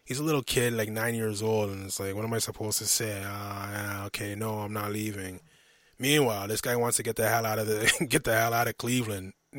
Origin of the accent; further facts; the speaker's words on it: Canada; And listen, I'm a Canadian. I support anything that comes out of Toronto, out of Mississauga, GTA, whatever. I'm a Canadian.